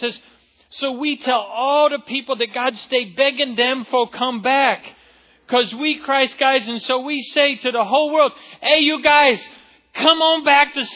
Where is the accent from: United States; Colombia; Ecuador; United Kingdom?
Ecuador; I grew up in South America and I have a red passport.